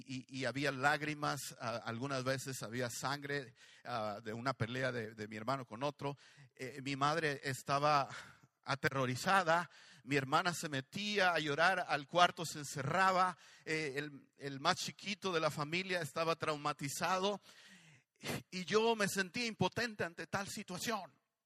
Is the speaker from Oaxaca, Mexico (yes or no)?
no; Monterrey, Nuevo León, Mexico; born there; hace años atrás en Monterrey, Nuevo León, México, donde yo nací.